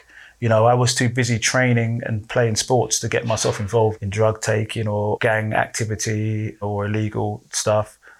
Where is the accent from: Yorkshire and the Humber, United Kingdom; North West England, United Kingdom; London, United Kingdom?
London, United Kingdom; also born or lived in Coventry; So I was born in Coventry, but I didn't stay up there that long. Came down to London about the age of 4, I think.